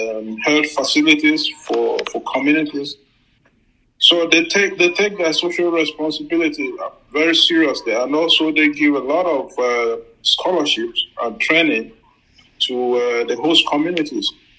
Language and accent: English; Nigeria; now in Canada; Yeah, it's for us Nigerians, well, partly I'm Canadian now, but you never forget your roots.